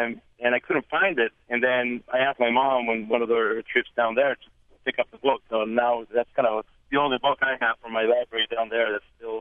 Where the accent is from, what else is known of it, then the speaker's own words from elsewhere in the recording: Venezuela; now in Boston, United States; And I emigrated from Venezuela to Boston. And, you know, leaving behind, you know, that's a broad question. I left behind everything, all, you know, my entire half of my life, memories about places, about people, relationships.